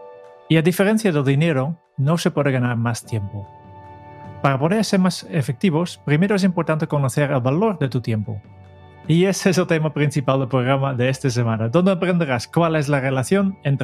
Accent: Netherlands; Spanish is a second language; para mí el problema como holandés, por ejemplo, lo tengo con dos palabras muy comunes en español

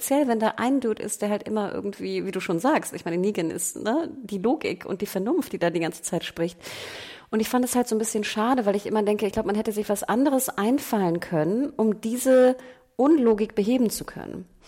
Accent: Hamburg, Germany; Also ich weiß nicht, als Hamburgerin würde ich sagen, ich habe immer einen Schirm dabei.

